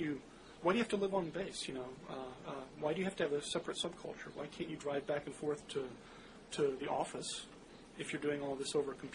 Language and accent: English; United States; But as an American, I understand it, because we're basically a civilian country, right?